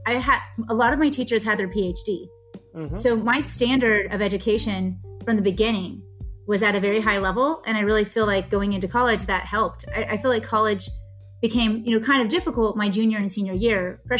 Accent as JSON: {"language": "English", "town": "Oak Ridge", "region": "Tennessee", "country": "United States", "tie": "born or raised there", "said": "So growing up in Oak Ridge wasn't like the typical Tennessee type of growth."}